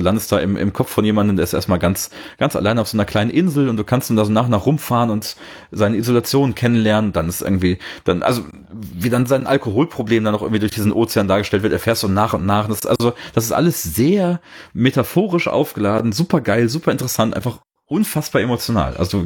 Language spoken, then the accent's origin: German; Cologne, North Rhine-Westphalia, Germany; da ist man auch als Kölner, sag ich mal